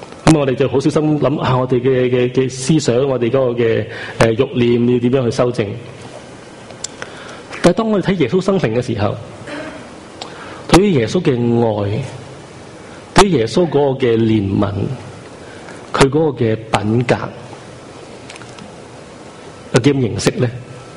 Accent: China; 我哋中国人嘅习性就系咧，我哋灵修嘅时候就会睇啊圣经有啲咩教导

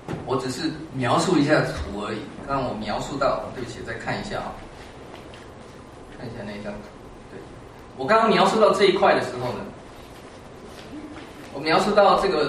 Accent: China; now in United States; 我们都是中国人，然后我们来到美国。今天的美国，在美国待的中国人，我在美国也待了30年

